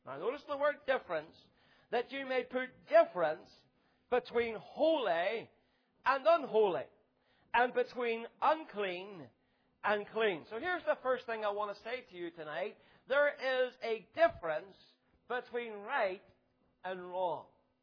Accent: United Kingdom; We're so British whenever we go away, aren't we?

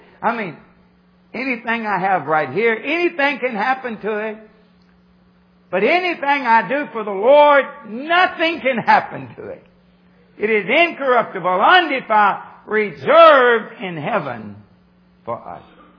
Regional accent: Kentucky, United States; I'm from Kentucky. I was born and raised in Kentucky. And pastored there for about 8 years.

